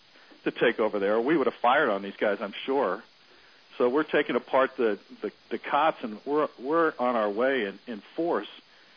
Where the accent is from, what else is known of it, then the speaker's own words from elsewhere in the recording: New York, United States; Had played a lot in Sandlot, growing up in New York